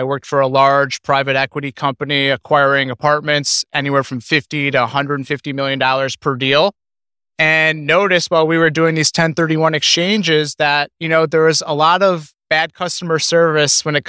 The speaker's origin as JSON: {"language": "English", "town": "Denver", "region": "Colorado", "country": "United States", "said": "We're from Denver. So there's a huge snowstorm going on right now."}